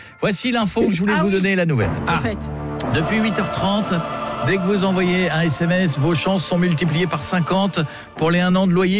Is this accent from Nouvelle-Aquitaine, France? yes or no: no; Saint-Quentin, Hauts-de-France, France; born there; Je suis né à Saint-Quentin, je fais un gros bisou à tous les gens de Saint-Quentin.